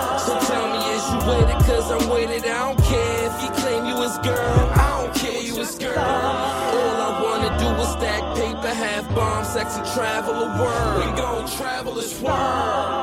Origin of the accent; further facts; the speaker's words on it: Bronx, New York, United States; I'm from the Bronx, I don't care about the acceptance.